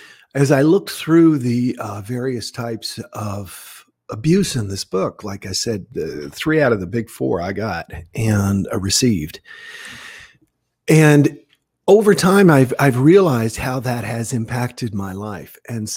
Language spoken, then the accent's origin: English; South Carolina, United States; I was born in 1960, first month of the year in 1960, January. So I made it into the 60s, and I grew up in South Carolina